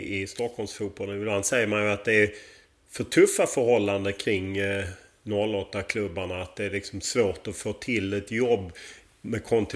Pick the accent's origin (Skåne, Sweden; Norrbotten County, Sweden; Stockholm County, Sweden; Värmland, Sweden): Skåne, Sweden; Lund; jag är själv från Lund och där kändes som universitetsstad, man fattade inte idrott riktigt på samma sätt som man kanske gör i andra städer.